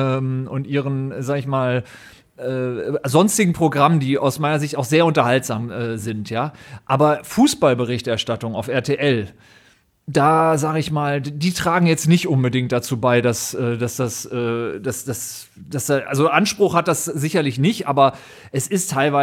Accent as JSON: {"language": "German", "town": "Düsseldorf", "region": "North Rhine-Westphalia", "country": "Germany", "tie": "born there", "said": "dass ich gebürtiger Düsseldorfer bin"}